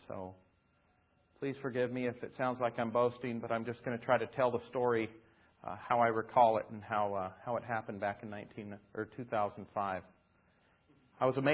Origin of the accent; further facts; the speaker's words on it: Logan, Utah, United States; now in Tempe, United States; So I was born and raised in Logan, Utah, in the Rockies, and did ROTC at Arizona State University.